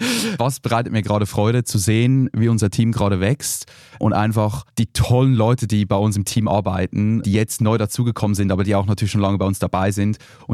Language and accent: German; Switzerland; now in Germany; Ich bin ja Schweizer